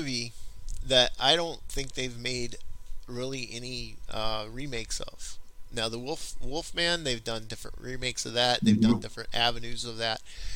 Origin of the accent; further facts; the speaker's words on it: California, United States; now in Wisconsin, United States; See, I'm originally from California.